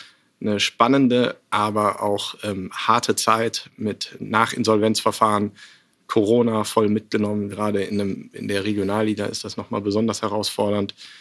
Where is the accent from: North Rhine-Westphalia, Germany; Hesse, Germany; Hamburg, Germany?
North Rhine-Westphalia, Germany; Aachen; born there; Ich bin gebürtiger Aachener, Vater von zwei Kindern, von Hause aus immer Fußballfan gewesen, komme aus einer fußballbegeisterten Familie.